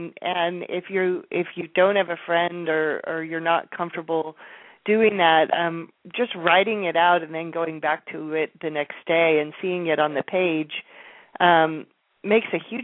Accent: Midwest, United States; I mean, I grew up in the Midwest, and I think it's particularly prevalent in the Midwest.

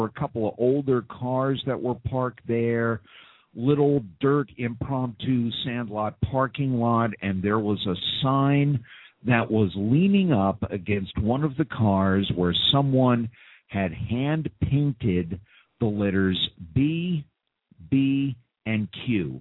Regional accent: Manhattan, New York, United States; I'm from Manhattan. I can call them Yankees if I want to.

